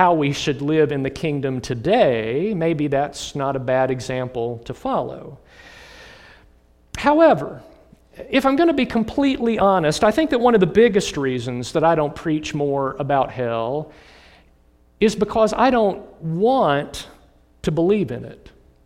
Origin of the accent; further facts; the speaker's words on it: Illinois, United States; also born or lived in Atlanta; even though I was born in Atlanta, Georgia, I didn't grow up in a Baptist church in the Deep South. I grew up in a Methodist church in northern Illinois